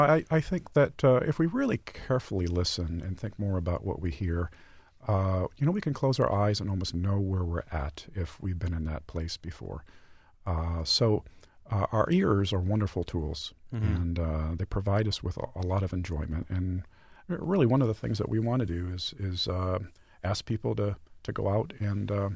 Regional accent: Midwest, United States; sounds that are surrounding me right now here in the Midwest are part of who I am because I grew up as a Midwesterner.

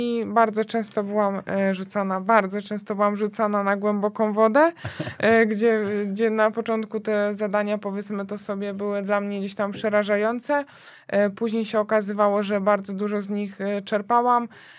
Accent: Bydgoszcz, Kuyavian-Pomeranian Voivodeship, Poland; Tak, w Bydgoszczy, tak, bo jestem z Bydgoszczy, spakowałam się i pojechałam do Trójmiasta, do Gdyni

